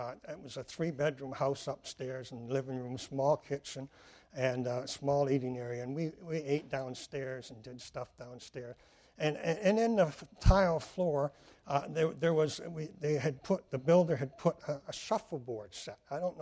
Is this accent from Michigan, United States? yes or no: yes; Detroit, Michigan, United States; I was a Detroit boy, and we grew up in Detroit, went to Detroit public schools.